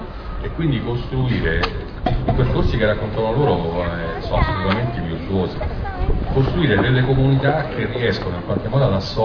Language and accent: Italian; Rome, Lazio, Italy; Io vengo da Roma, da un centro sociale romano che è Forte Prestino